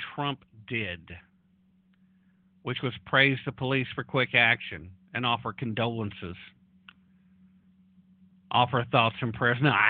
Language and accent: English; Tennessee, United States; There are times when my home state of Tennessee will drop out of the top five.